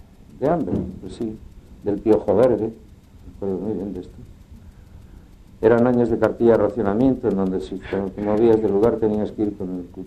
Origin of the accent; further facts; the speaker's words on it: Barcelona, Catalonia, Spain; Yo nací en Barcelona hacia el final de una dictadura, la de Primo de Rivera, en 1928.